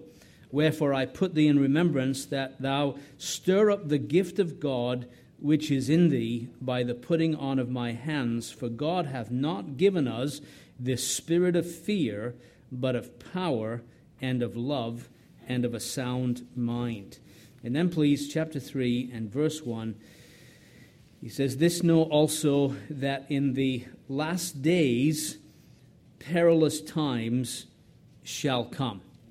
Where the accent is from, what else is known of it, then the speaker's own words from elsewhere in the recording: England, United Kingdom; When we lived in Ireland, although I'm from England, we worked in Ireland, my wife and I. My wife is Irish. We worked in Ireland for 8 years as missionaries